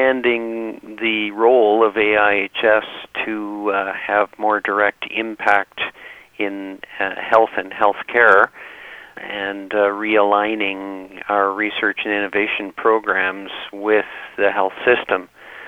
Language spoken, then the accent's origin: English; Edmonton, Alberta, Canada; Well, I grew up in Edmonton